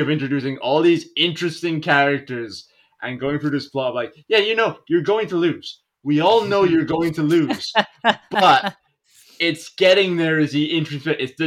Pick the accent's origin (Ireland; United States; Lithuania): Ireland; I'm Irish.